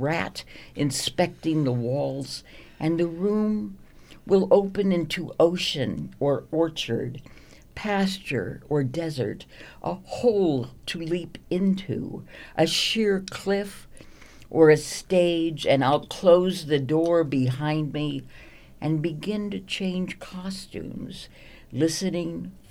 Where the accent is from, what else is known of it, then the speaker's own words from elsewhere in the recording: Los Angeles, California, United States; I, of course, had an automobile because I was from Los Angeles and I knew one had to have an automobile.